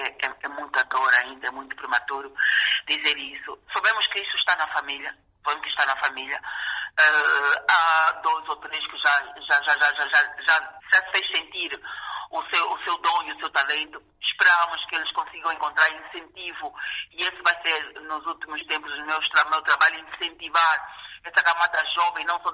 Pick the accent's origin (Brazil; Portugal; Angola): Angola; para que Angola seja uma Angola de todos, possamos abraçar e nos rever como angolanos.